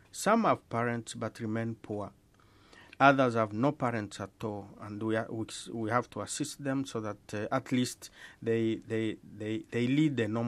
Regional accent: Zambia; I'm from Zambia, yes.

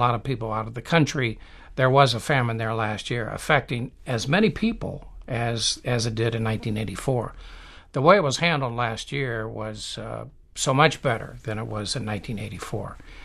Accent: Ohio, United States; I'm from Ohio

